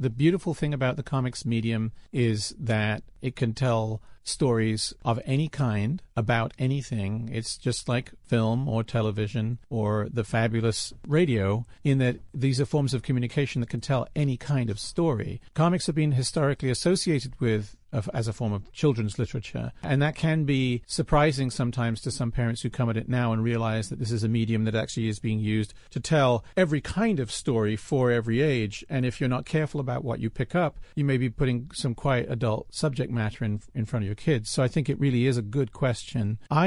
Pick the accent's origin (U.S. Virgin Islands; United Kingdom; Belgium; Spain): United Kingdom; Wales; now in Philadelphia, United States; As you can probably hear, I'm not actually from around here.